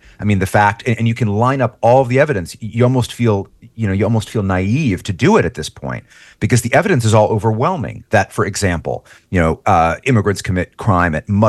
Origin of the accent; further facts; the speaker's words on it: New York, United States; even in my home state of New York